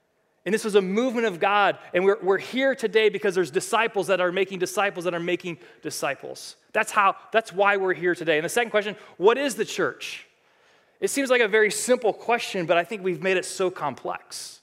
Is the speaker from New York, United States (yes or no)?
no; Cleveland, Ohio, United States; You know, I grew up in Cleveland, so you buy tickets and they just kept on losing things for decades.